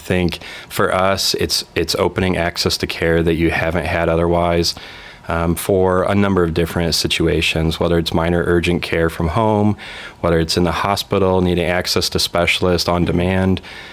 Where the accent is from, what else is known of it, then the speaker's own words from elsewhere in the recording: Indiana, United States; So, you know, like our president, I'm actually from Indiana. I'm a Hoosier, different from parts of the state, but did move around throughout my healthcare career.